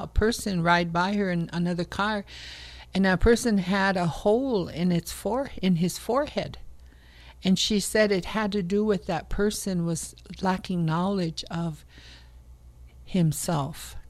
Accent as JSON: {"language": "English", "region": "Minnesota", "country": "United States", "tie": "born or raised there", "said": "Growing up on Leech Lake Nation, I had never heard our creation story."}